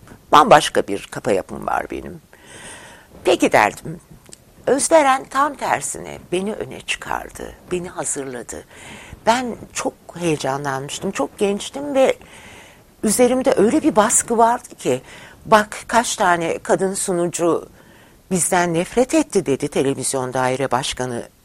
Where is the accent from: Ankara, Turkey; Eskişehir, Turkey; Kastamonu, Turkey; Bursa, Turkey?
Ankara, Turkey; Ben devlet memuriyetinden geliyorum. Ankara'da doğup büyümüşüm.